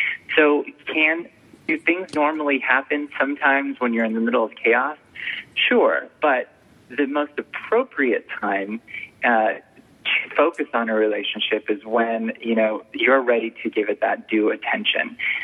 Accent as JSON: {"language": "English", "region": "California", "country": "United States", "tie": "born or raised there", "moved": "yes", "said": "I moved from Orange County and had never been, anywhere else. And I literally started all over."}